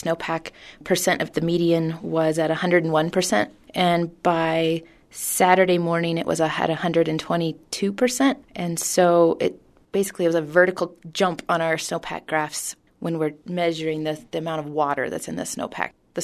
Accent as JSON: {"language": "English", "region": "Midwest", "country": "United States", "tie": "born or raised there", "said": "Growing up in the Midwest, we had water towers in our towns."}